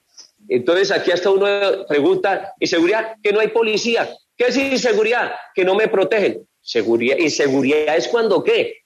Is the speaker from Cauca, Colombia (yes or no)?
no; Bucaramanga, Santander, Colombia; moved away; Yo soy santanderiano, soy de Bucaramanga, disculpen que hable así, pero yo soy parte aquí de Bucaramanga. Sí, hace 30 años llevo la policía y hablo así como hablan ustedes.